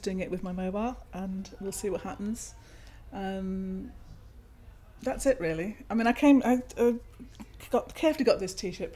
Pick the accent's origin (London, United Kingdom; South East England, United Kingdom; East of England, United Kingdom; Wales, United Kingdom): Wales, United Kingdom; now in Northern Ireland, United Kingdom; I'm nearly 60 in a week. I'm from Wales originally, but I've travelled now from Northern Ireland, where I'm living.